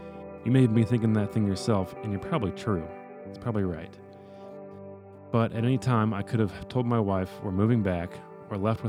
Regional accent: Texas, United States; I was born and raised in the Texas Hill Country and was extremely rooted in its history and culture.

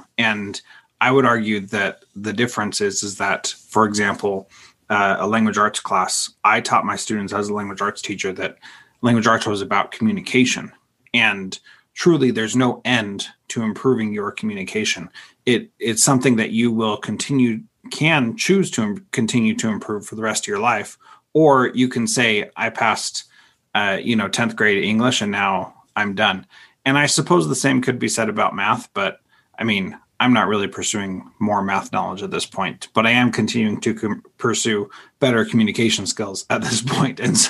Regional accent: the West, United States; I don't have a frame of reference for that because I grew up in the West

